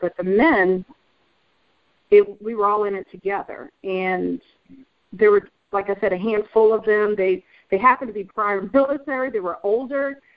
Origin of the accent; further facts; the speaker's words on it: New York, United States; accent: New York; You have to remember, when I went into the academy, I still had my New York accent. So here you have the only female who happens to be black, who happens to be from New York, has no experience, never picked up a weapon.